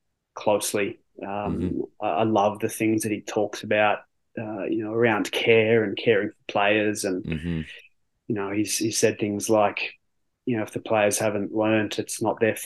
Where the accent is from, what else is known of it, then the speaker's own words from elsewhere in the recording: Canberra, Australian Capital Territory, Australia; where we were from